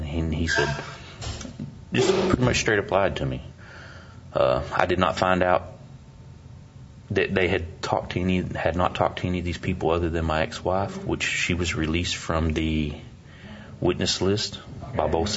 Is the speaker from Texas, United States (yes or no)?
yes; Lubbock, Texas, United States; Yes, in okay. Lubbock.